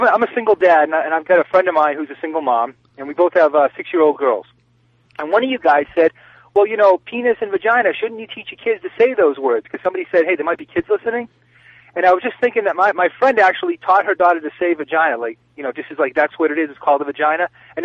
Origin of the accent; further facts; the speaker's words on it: Boston, Massachusetts, United States; You know, when I was growing up in Boston